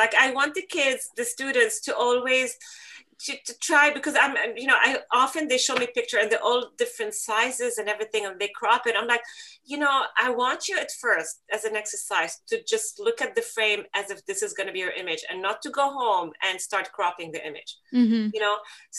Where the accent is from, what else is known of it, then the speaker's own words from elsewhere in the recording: Lebanon; I'm a woman from the Middle East, and I've never felt oppressed or like a second-class citizen growing up in Lebanon.